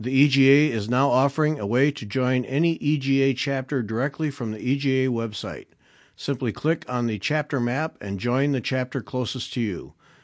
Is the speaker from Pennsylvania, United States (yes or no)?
no; Michigan, United States; now in St. Louis, United States; So I grew up in Michigan. You grew up just a few miles from where I live now in St. Louis.